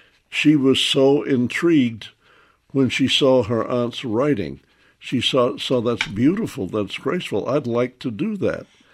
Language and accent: English; Memphis, Tennessee, United States; I come from Memphis, so I was at the other end.